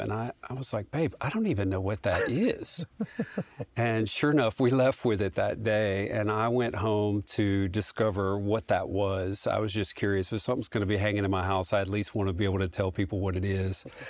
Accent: Louisiana, United States; growing up in Louisiana, I went to New Orleans to Ochsner Clinic

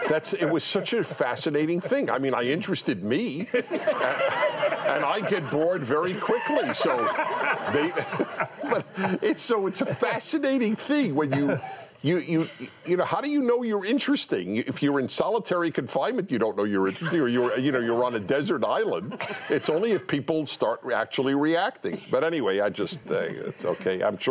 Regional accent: Brooklyn, New York, United States; I grew up in Brooklyn.

